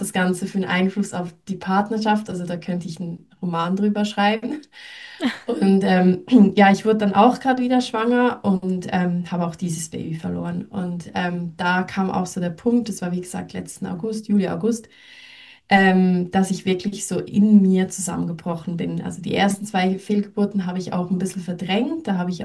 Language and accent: German; Switzerland; ich komme aus der Schweiz